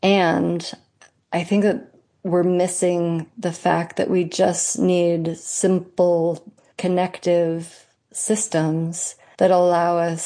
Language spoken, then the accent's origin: English; Montana, United States; now in New York, United States; You know, growing up in Montana, there was very little change throughout them. And when I first moved to New York, I always look forward to fall.